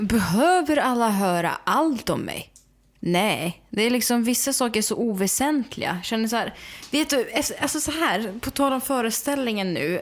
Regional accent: Smedjebacken, Dalarna County, Sweden; Så att jag åkte till Smedjebacken till Dalarna där jag växte upp.

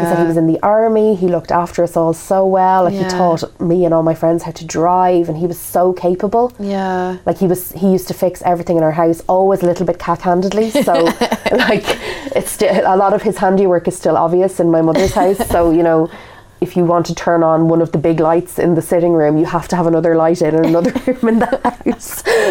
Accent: Kildare, Ireland; also born or lived in Dublin; We're from Kildare, which is a county south of Dublin.

